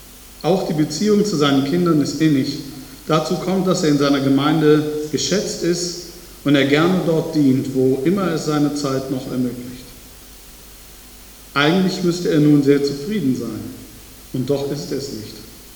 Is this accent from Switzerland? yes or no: no; Viersen, North Rhine-Westphalia, Germany; ich komme aus Viersen.